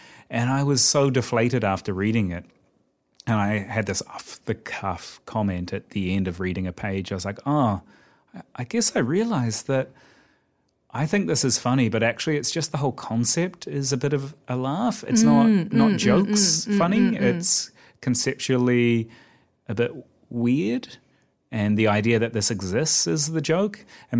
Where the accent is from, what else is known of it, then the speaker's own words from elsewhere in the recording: Otago, New Zealand; I grew up in Otago and it's the rugby colours of Otago, blue and gold.